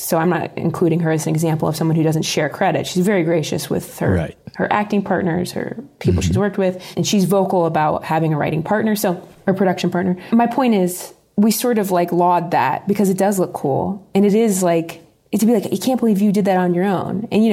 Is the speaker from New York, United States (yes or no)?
no; Ohio, United States; I grew up in Ohio